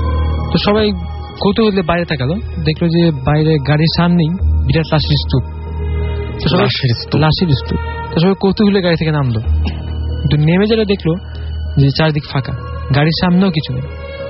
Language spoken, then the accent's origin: Bangla; Sylhet, Sylhet Division, Bangladesh; আমি সিলেট থেকে এসেছি।